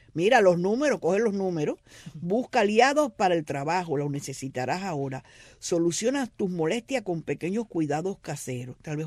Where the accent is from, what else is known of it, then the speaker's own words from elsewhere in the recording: Cuba; Soy cubana